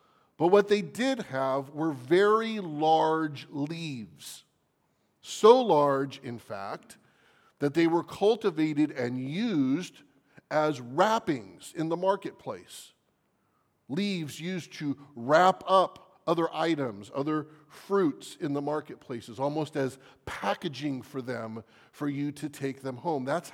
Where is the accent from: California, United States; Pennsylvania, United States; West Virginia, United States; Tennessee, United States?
California, United States; also born or lived in Florida; As a Californian and someone who lived in Florida for a few years, I know what it's like to have plentiful fruit trees